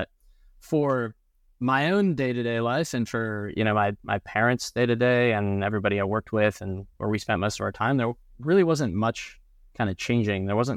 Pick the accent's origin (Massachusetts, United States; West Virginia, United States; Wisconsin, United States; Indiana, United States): Wisconsin, United States; Milwaukee; So I grew up in Milwaukee, Wisconsin, along with Bob. And I actually grew up kind of in the restaurant industry.